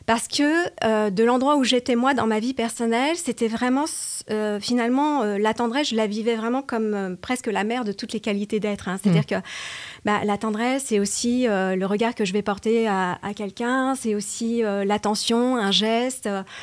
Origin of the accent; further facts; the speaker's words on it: Paris, Île-de-France, France; also born or lived in La Forge, France; Et donc, en tant que Parisienne, j'ai passé tous mes étés ici, dans une maison de famille depuis 1836, du côté paternel.